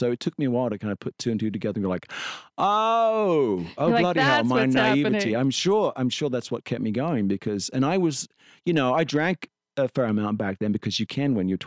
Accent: Hadley, England, United Kingdom; moved away; So the little village I grew up in England, Hadley, we knew when I was a kid, if someone came into our village from another village 3 or 4 miles away because their accent was different.

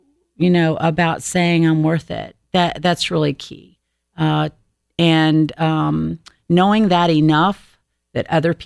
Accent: the South, United States; You know, I was raised in the South. I was raised Southern Baptist, you know.

